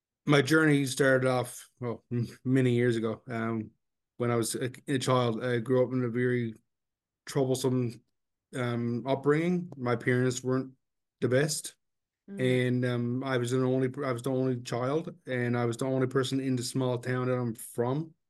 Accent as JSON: {"language": "English", "region": "Newfoundland and Labrador", "country": "Canada", "said": "from Newfoundland, Canada."}